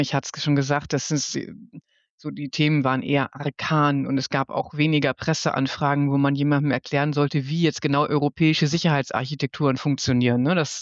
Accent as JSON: {"language": "German", "region": "Northern Germany", "country": "Germany", "also_born_or_lived": "Lower Saxony", "lives_now": "Hamburg, Germany", "said": "Bin ja aus dem Norden, habe auch in verschiedenen Orten in Niedersachsen gelebt, nicht so weit von Hamburg weg. Aber Hamburg ist ganz klar die Stadt, wo ich gerade sein will."}